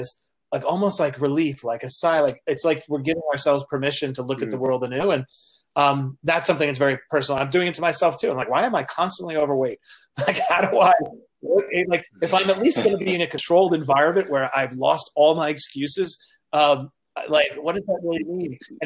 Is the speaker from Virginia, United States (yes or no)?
no; Queens, New York, United States; It's important to me because I grew up in Queens, very, very poor, and my mother always had chronic ailments, and we didn't have health insurance.